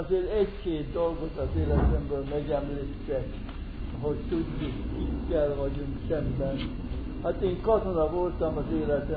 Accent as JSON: {"language": "Hungarian", "town": "Kaposvár", "region": "Somogy", "country": "Hungary", "tie": "born or raised there", "said": "És Kaposváron, Somogy vármegyében születtem, ott jártam iskolába."}